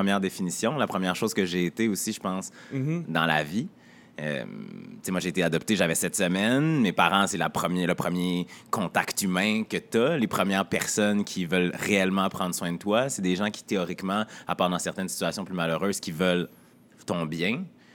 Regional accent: Quebec City, Quebec, Canada; Moi, je viens de Québec. J'ai grandi dans un milieu, ben, je dirais pas modeste, mais moyen, un milieu totalement normal.

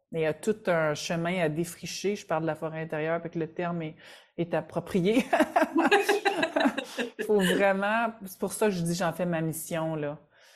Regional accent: Quebec, Canada; Je reviens chez nous au Québec, puis non, c'est pas là.

